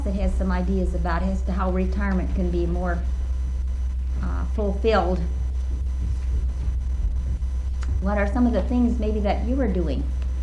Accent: Kansas, United States; We're from Kansas.

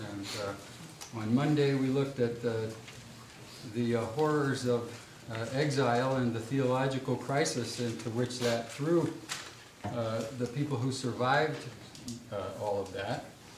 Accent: Valparaiso, Indiana, United States; So the series, well … from Valparaiso, Indiana. You can sort of tell.

